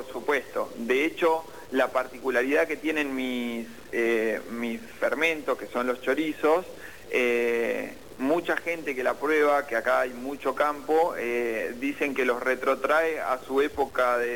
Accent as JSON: {"language": "Spanish", "town": "Lobos", "region": "Buenos Aires Province", "country": "Argentina", "said": "yo soy de Lobos, mi familia es de Zapiola"}